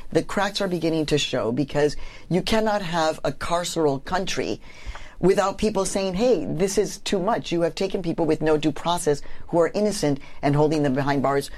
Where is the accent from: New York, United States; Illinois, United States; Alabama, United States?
Illinois, United States; Chicago; When I read that Chicago, my hometown, where I was raised, Southsider